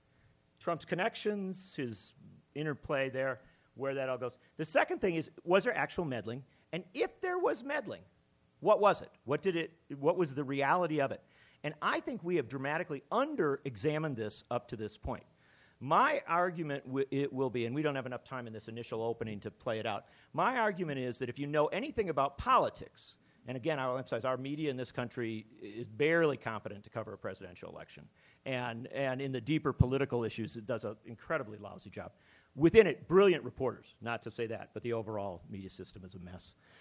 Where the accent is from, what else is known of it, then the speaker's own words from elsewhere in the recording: Wisconsin, United States; I come from Wisconsin, and there is an incredible pattern of troublesome meddling in Milwaukee, Wisconsin